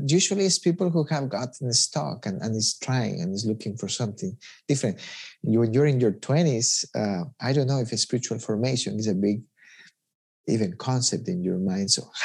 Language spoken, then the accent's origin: English; Ecuador; I mean, I'm from Ecuador